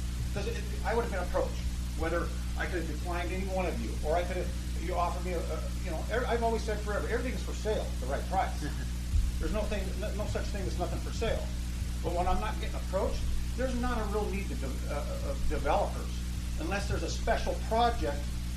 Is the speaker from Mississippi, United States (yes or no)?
yes; Natchez, Mississippi, United States; we've grown up, born and raised in Natchez, farmed there for over 50 years.